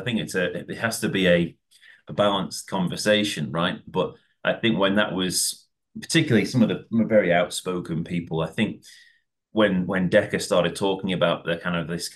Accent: Manchester, North West England, United Kingdom; also born or lived in Melbourne; now in Gold Coast, Australia; I was from Manchester, and Melbourne had some vibes which are somewhat similar to Manchester, actually, especially the weather some of the time.

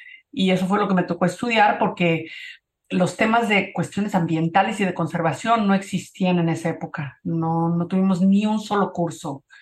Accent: Cuernavaca, Morelos, Mexico; crecí en Cuernavaca, que me imagino que es un poco como Medellín. Es más tranquilo, una vida mucho más pacífica y en esa época era muy rural. Entonces tuve la oportunidad de crecer, ya sabes, en el campo, persiguiendo vacas, correteando gallinas, feliz.

